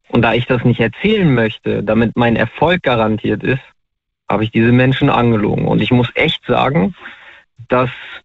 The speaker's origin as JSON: {"language": "German", "region": "North Rhine-Westphalia", "country": "Germany", "said": "ich komme aus NRW. Wo genau will ich nicht sagen?"}